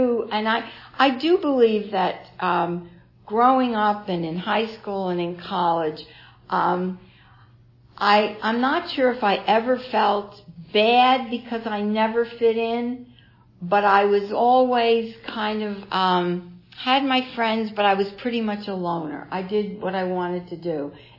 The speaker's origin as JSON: {"language": "English", "region": "New Jersey", "country": "United States", "said": "don't get to be too friendly with me because I was from New Jersey and we were wild people who drank a lot."}